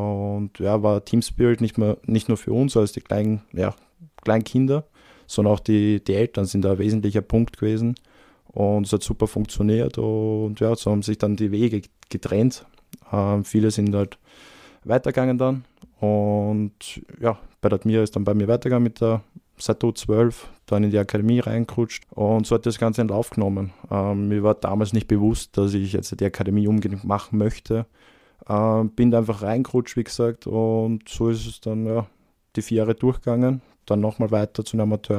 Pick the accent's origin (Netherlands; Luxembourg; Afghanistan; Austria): Austria; Matzen, Lower Austria; Ja, aufgewachsen bin ich im Bezirk Gensandorf in Niederösterreich. Der Stadt, kleine Ortschaft Matzen.